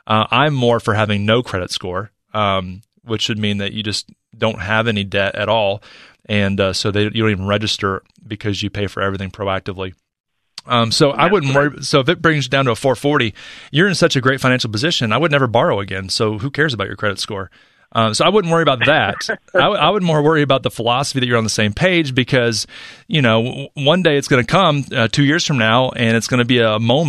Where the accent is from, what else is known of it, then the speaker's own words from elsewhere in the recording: Charlotte, North Carolina, United States; Our next call comes in from Charlotte, North Carolina, my hometown.